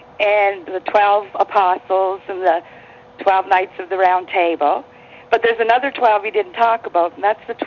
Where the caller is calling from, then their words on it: Nova Scotia, Canada; from Nova Scotia.